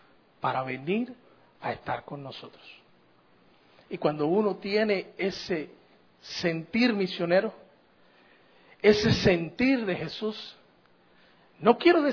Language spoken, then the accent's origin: Spanish; Cuba; Quiero terminar solamente porque como buen cubano, somos interesados.